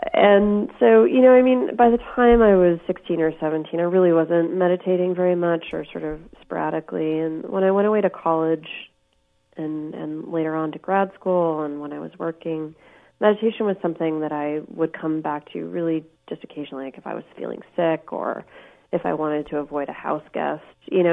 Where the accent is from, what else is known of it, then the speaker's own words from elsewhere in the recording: Fairfield, United States; I think growing up in Fairfield was at times hard for me